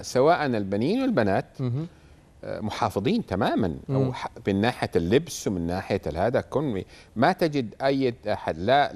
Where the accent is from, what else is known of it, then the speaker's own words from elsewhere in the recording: Mecca, Makkah Province, Saudi Arabia; born there; من مواليد مكة المكرمة.